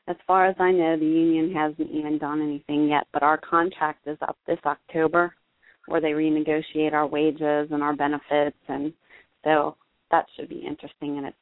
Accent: Cincinnati, Ohio, United States; And I'm from Cincinnati.

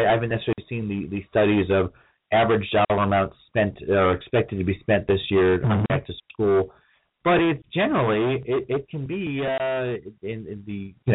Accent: Chicago, Illinois, United States; also born or lived in Columbus, Ohio; now in Texas, United States; my kids here in Texas, I grew up in Chicago and also in Columbus, Ohio, but we've had seasons.

